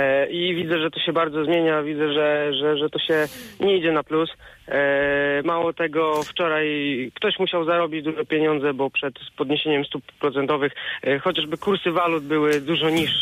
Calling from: Zielona Góra, Lubusz Voivodeship, Poland; z Zielonej Góry.

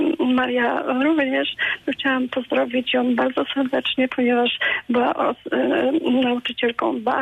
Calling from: Otyń, Lubusz Voivodeship, Poland; Ja z Otynia.

